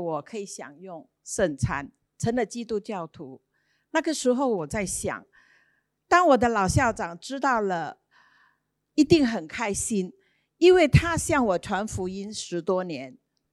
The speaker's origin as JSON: {"language": "Chinese", "country": "Singapore", "said": "我是大大地地的新加坡人 ，Made in Singapore， 因为我妈妈是 Singapore product， 所以我是新加坡人。"}